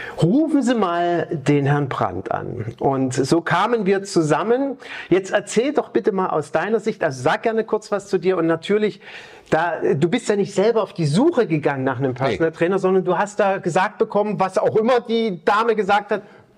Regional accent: Cologne, North Rhine-Westphalia, Germany; Als Kölner

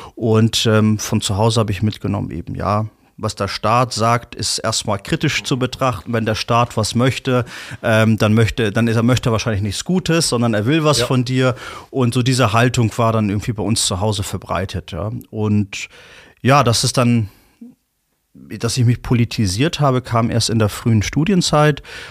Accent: Hamburg, Germany; ich komme aus Hamburg

